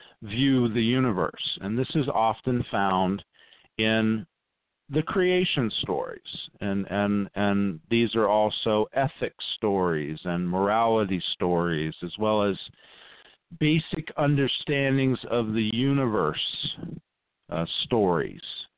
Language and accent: English; Texas, United States; also born or lived in other parts of the US; In the time that I grew up in Texas and in other parts of the country, there was an extreme religious bigotry